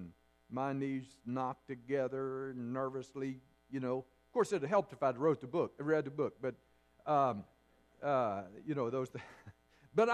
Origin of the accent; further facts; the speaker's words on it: West Virginia, United States; I'm from West Virginia, actually, originally